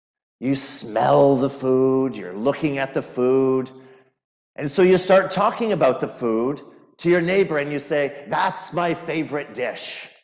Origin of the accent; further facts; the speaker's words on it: Brampton, Ontario, Canada; I'm from Brampton in near Toronto, Canada.